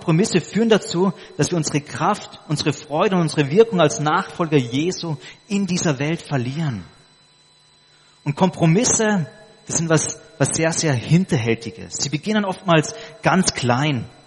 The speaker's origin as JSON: {"language": "German", "country": "Papua New Guinea", "tie": "born or raised there", "said": "Und ich bin in Papua-Neuguinea aufgewachsen, da gibt es über 60 verschiedene Bananensorten."}